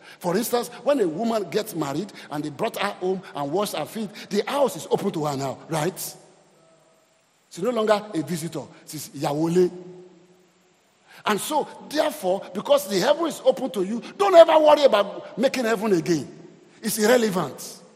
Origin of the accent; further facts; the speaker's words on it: Nigeria; Because I'm Nigerian.